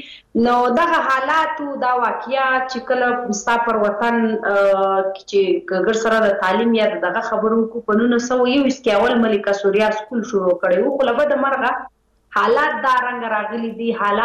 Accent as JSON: {"language": "Pashto", "region": "Khyber Pakhtunkhwa", "country": "Pakistan", "tie": "born or raised there", "said": "زه ته دواړي د پښتونخوا وطن بچي یو، دلته پاتسي یو، دلته پیدا سي یو."}